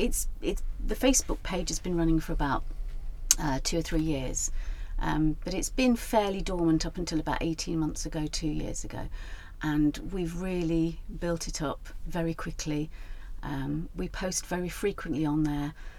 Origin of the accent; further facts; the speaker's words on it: East Midlands, United Kingdom; Well, kind of, but I grew up in Lincolnshire, actually. My mum and dad lived in Lincolnshire most of their lives.